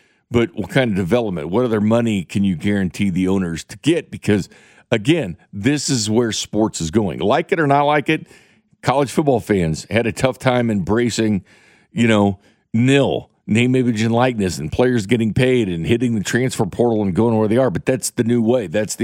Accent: Kansas City, Missouri, United States; You still want to see it do good because we are all still from Kansas City, and Kansas City, Missouri, very important to what the area is.

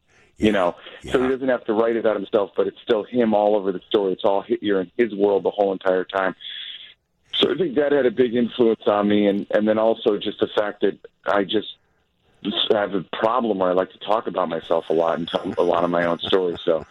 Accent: Glencoe, Illinois, United States; my book Lake Effect, which is about growing up in Glencoe

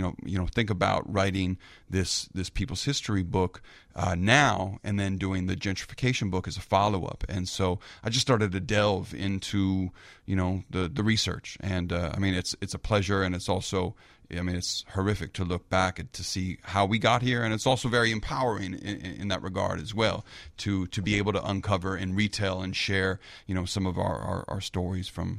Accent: Chicago, Illinois, United States; these are things about the city that you know as a Chicagoan

